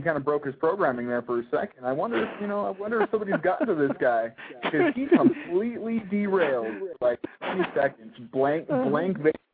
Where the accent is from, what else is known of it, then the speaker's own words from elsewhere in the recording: California, United States; I'm from California myself